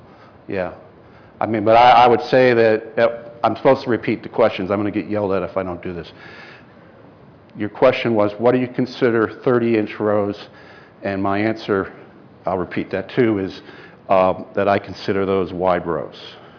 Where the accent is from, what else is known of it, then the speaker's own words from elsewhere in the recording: New York, United States; also born or lived in Mississippi; I mean, I'm from New York and I lived in Mississippi for 6 years